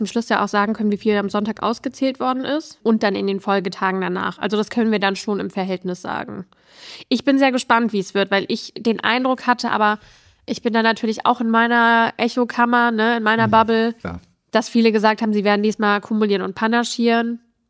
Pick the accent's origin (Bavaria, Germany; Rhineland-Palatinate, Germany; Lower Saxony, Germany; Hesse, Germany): Hesse, Germany; Bad Soden; ich bin ja in Bad Soden groß geworden und bin dann nach Königstein gezogen.